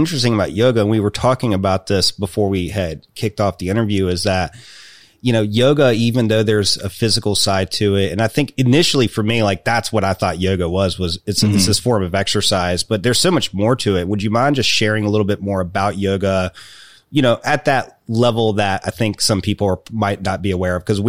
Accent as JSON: {"language": "English", "region": "Virginia", "country": "United States", "said": "And he was like, yeah, I'm from Virginia. And I'm like, me too. And the fact that it's also Southwest Virginia, being here in the Appalachian Mountains where we like to talk like this and we drink our sweet tea"}